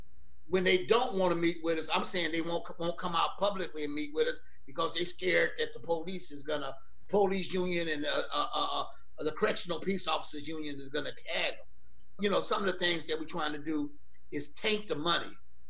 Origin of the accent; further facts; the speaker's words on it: Menlo Park, California, United States; also born or lived in East Palo Alto; And I grew up in Menlo Park and East Palo Alto before Facebook got here.